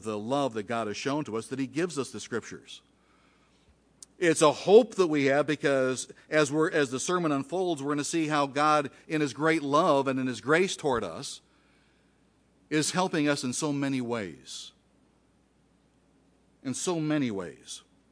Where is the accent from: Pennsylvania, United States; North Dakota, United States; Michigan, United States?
Michigan, United States; Detroit; even though I was raised, born and bred in Detroit, I almost kind of like a, I don't know, a bumpkin.